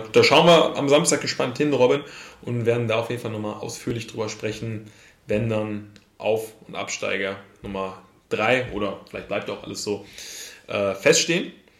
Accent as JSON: {"language": "German", "town": "Cologne", "region": "North Rhine-Westphalia", "country": "Germany", "said": "als Kölner kann da natürlich nicht mitgehen"}